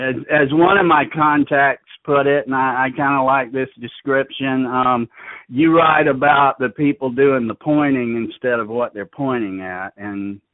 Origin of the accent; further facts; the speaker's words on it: Nashville, Tennessee, United States; born there; also born or lived in Charlotte / New Orleans / Washington D.C. / Baltimore; now in Central Florida, United States; I was born in Nashville, and I've lived around the Southeast, Charlotte, New Orleans. Lived in the D.C., Baltimore area. At this point in time, I'm in Central Florida